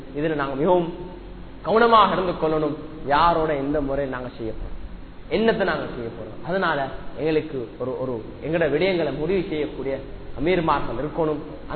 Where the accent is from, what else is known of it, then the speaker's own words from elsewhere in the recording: Sri Lanka; நாங்க இந்த நாட்டில் பிறந்த முஸ்லீம்கள், நாங்க அவங்க நாட்டில இல்ல வாழ்றோம், இது ஒரு தவறான கருத்து. இது எங்கட நாடு வாப்பா, நாங்க பிறந்த நாடு, நாங்க ஸ்ரீலங்கன்